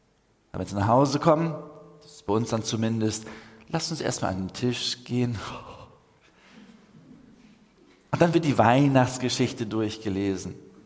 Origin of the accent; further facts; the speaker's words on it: Neuwied, Rhineland-Palatinate, Germany; Ich dachte, ich komme aus Neuwied.